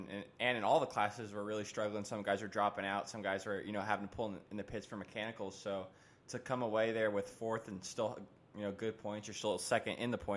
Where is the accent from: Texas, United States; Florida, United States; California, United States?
Florida, United States; I'm from Florida, so obviously, Jesse Ainsley and even Ben Parsons really thrive there in the sand just because we're so used to it.